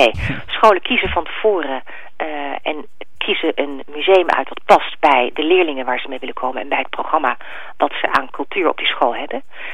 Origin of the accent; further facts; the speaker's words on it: Amsterdam, North Holland, Netherlands; Want als Amsterdammer doe je dat vaak niet zo snel.